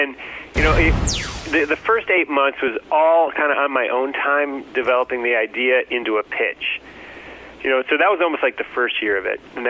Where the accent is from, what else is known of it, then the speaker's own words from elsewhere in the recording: Detroit, Michigan, United States; I grew up in Detroit, and I was a huge